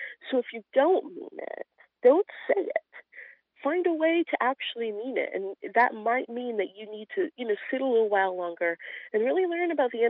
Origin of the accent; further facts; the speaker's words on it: Washington, United States; I grew up in the Seattle area. And so I was, my whole childhood, probably till about eighth grade, I was always the only black person in every room I was in.